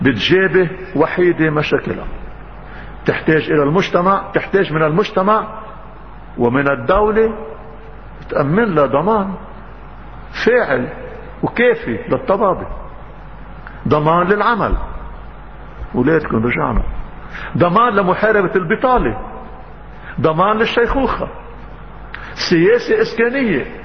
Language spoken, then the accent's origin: Arabic; Lebanon; بس انا ما انا كمواطن لبناني ما بقبل انه تستعملوا المؤدرات الدولة لخراب شعبها